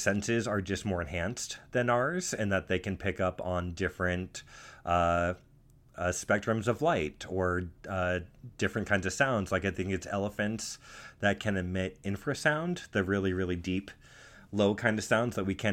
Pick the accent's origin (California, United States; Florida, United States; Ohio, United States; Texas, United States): Ohio, United States; Cleveland; also born or lived in Washington; So I'm initially from Washington, but I grew up in the suburbs of Cleveland after I'd lived here for about 7 years. And then family moved out to the Midwest